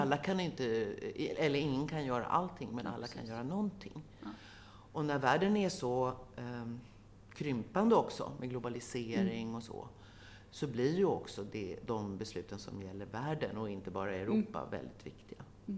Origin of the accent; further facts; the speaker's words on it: Stockholm, Stockholm County, Sweden; born there; Jag har värmländska rötter men jag bor född i Stockholm som hörs på min dialekt.